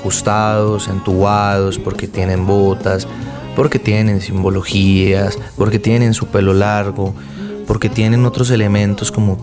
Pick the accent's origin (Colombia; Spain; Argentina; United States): Colombia